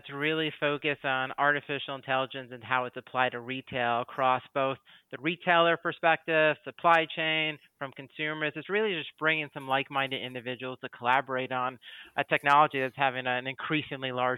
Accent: New York City, New York, United States; I'm from New York City. I can't tell you one screw from the other.

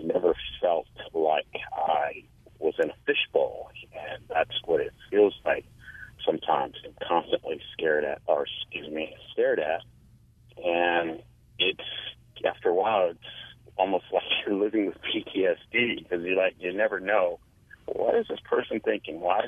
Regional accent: West Coast, United States; now in Vermont, United States; I grew up on the West Coast, and I just recently moved to Vermont in the last couple of years.

